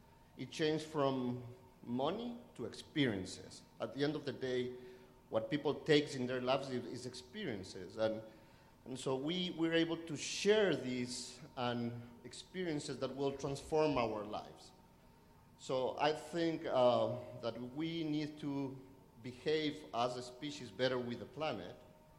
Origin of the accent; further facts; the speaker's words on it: Ecuador; English is a second language; By the way, I'm from Ecuador, South America.